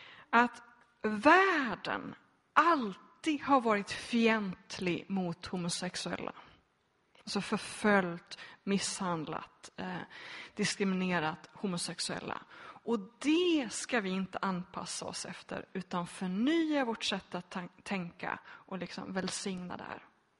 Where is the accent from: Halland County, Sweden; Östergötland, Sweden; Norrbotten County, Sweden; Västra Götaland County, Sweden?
Västra Götaland County, Sweden; Donsö; På Donse där jag kommer ifrån. En väldigt frikyrklig Göteborgs skärgård.